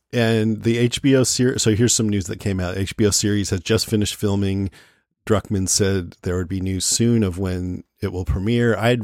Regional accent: San Francisco, California, United States; They had a still picture and I'm like, oh, cool. My hometown.

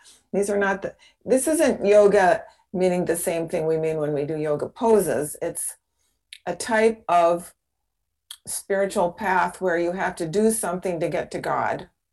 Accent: Seattle, Washington, United States; I was a neighbor of yours. I was in Seattle. And As soon as I was old enough, I moved to the sun because I couldn't take that rain.

